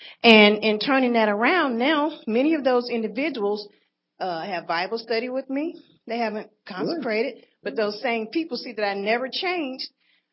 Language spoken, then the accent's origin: English; Huntsville, United States; I'm from Huntsville.